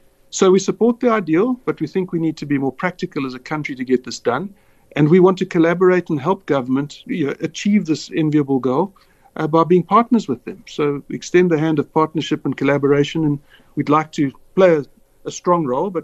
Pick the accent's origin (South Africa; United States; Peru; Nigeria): South Africa; as a healthcare provider, as a South African, as a human.